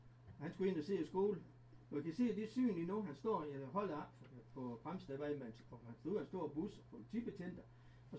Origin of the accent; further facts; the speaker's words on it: Varde, Region of Southern Denmark, Denmark; Det var ude på højskole hjemme i Varde.